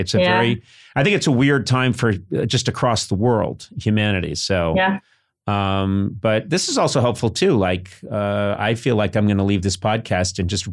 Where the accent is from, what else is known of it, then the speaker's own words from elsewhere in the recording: Ireland; I am Irish. I mean, my people are from Ireland